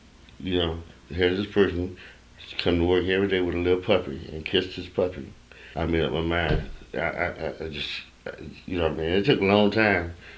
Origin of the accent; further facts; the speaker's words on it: Cat Island, Bahamas; born there; moved away as an adult; I was born in Cat Island, Bahamas, 1942. When I first came up here in 67